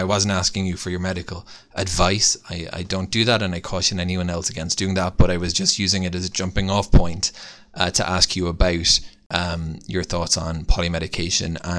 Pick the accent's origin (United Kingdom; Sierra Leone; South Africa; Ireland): Ireland; because I grew up actually in Ireland.